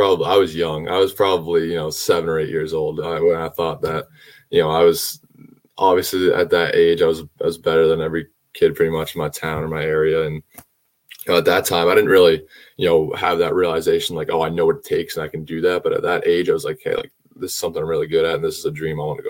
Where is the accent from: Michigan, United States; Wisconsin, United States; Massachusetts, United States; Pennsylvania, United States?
Massachusetts, United States; so I'm from Massachusetts. So growing up, I was a Red Sox fan.